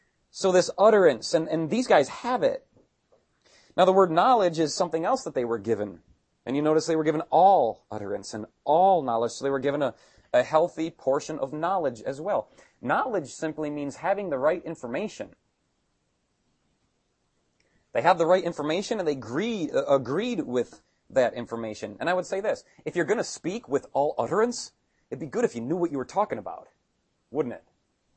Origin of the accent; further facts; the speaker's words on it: United States; I mean, I'll pick on America since I'm American.